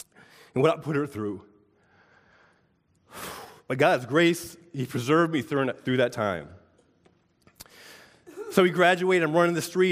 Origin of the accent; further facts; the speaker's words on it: Virginia Beach, Virginia, United States; I grew up in Virginia Beach, Virginia, in a single-parent home.